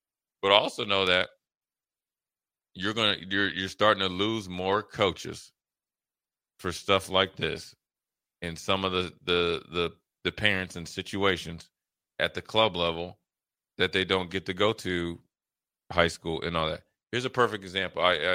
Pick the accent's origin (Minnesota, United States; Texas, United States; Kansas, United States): Minnesota, United States; Listen, I'm from Minnesota.